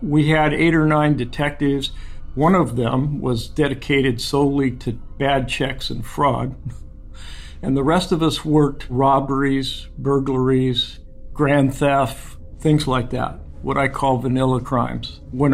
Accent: Santa Cruz, California, United States; Well, Mickey and I were born and raised in Santa Cruz.

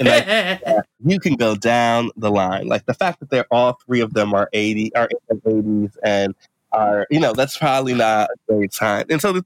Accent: Midwest, United States; As a Midwesterner, I don't think we complain too much about not getting enough political attention.

